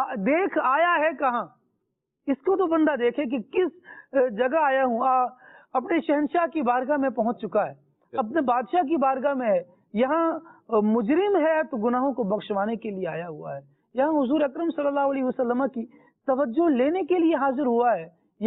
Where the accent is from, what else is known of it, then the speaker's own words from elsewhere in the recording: Pakistan; میں نے عرض کی جی میں بھی پاکستانی ہوں